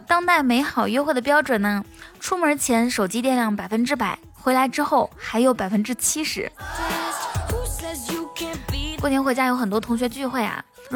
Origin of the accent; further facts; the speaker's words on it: Inner Mongolia, China; 你是哪里人？我会回答说内蒙古